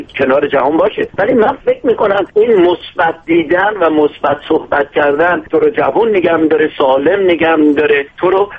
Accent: Iran; ما همه ایرانیم، هر جا باشیم

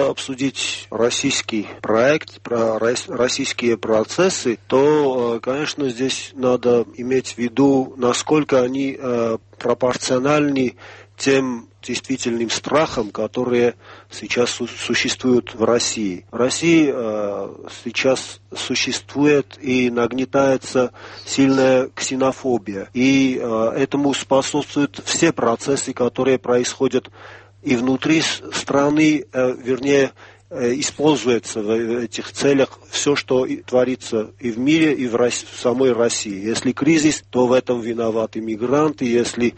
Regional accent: Armenia; Russian is a second language; мы, армяне, имеем 1500-летнюю религиозную историю

